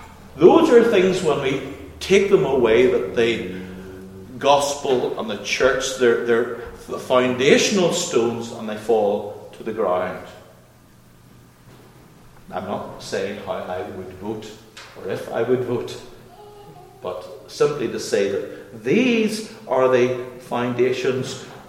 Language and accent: English; United Kingdom; And I hesitate as a Brit to speak to Yanks and those who are from the South as well on this